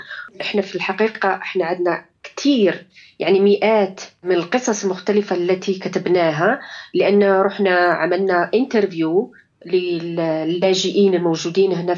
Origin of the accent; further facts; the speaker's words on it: Algeria; طبعا أنا من أصلي جزائرية